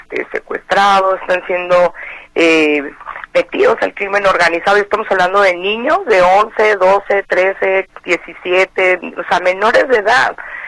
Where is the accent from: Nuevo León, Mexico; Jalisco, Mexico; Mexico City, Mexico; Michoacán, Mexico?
Jalisco, Mexico; yo creo que también como jaliscienses mexicanos no podemos permitir que se vea a México de esa manera